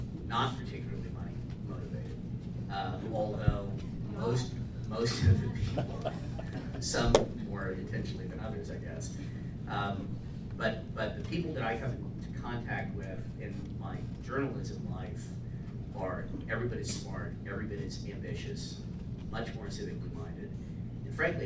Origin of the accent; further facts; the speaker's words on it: Wichita, Kansas, United States; I grew up in Wichita, Kansas, and so this is the site of some of my most terrifying early childhood memories